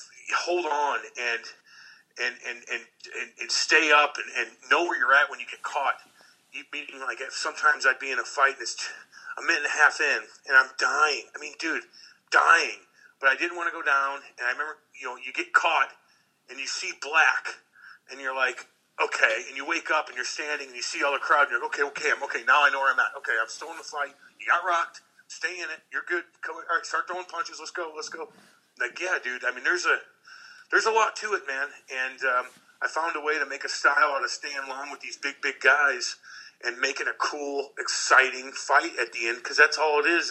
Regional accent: Eureka, United States; And you know, because I was from Eureka, you know, I was playing AAA hockey, and we're playing in the Michigan National Hockey League

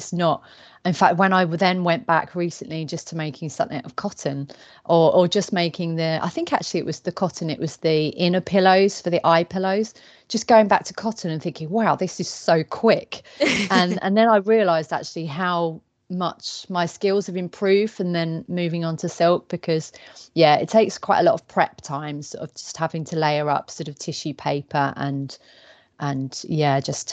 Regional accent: Newmarket, East of England, United Kingdom; born there; I was born in Newmarket in Suffolk, and now I live in a village just north of Cambridge.

